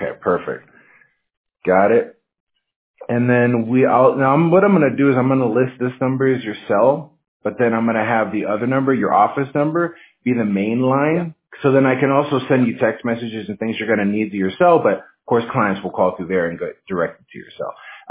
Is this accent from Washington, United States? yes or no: yes; Washington, United States; Yeah, I'm from Washington State, so I mean I'm used to the rain